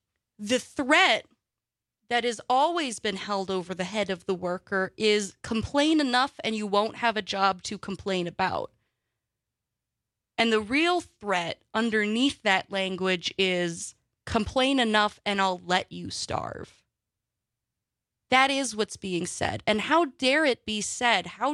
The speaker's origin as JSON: {"language": "English", "town": "Wausau", "region": "Wisconsin", "country": "United States", "tie": "born or raised there", "said": "Growing up in Wausau, you don't often think of central Wisconsin as the highlight, as the main center of immigration or the discussion of immigration."}